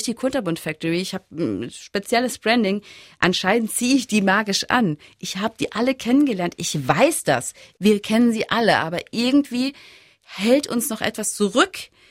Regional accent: Saarland, Germany; aber wir sind Saarländer

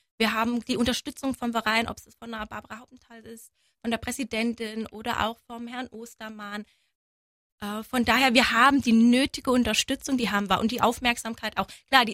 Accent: Zweibrücken, Rhineland-Palatinate, Germany; ich bin ja ein Pfälzermädchen, keine Saarländerin. Ich bin Pfälzerin, komme aus Zweibrücken

